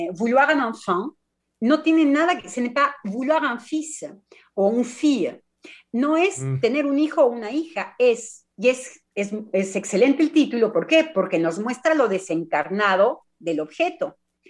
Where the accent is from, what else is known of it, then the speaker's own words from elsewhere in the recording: Mexico; ahora les digo por qué, como mexicana, para mí es terrible la fórmula.